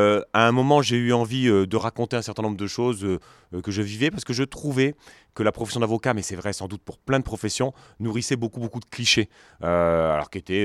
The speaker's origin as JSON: {"language": "French", "region": "Grand Est", "country": "France", "tie": "born or raised there", "also_born_or_lived": "Marseille", "lives_now": "Bordeaux, France", "said": "Moi, je suis natif de Lorraine. J'ai été avocat pendant ensuite 18 ans à Marseille et me voici dans la région maintenant bordelaise depuis 3 ans."}